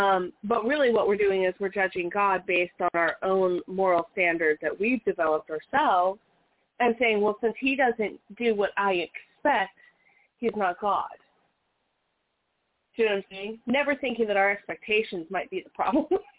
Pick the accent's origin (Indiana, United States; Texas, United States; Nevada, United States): Nevada, United States; Las Vegas; You grew up in Las Vegas. I grew up in Las Vegas.